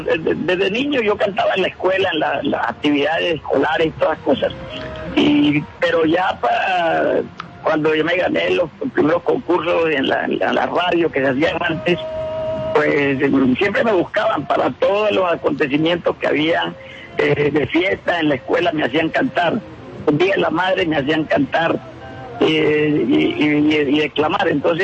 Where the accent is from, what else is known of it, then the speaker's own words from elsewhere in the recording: Buenaventura, Valle del Cauca, Colombia; hasta que vine nuevamente a mi tierra, llegué a Buenaventura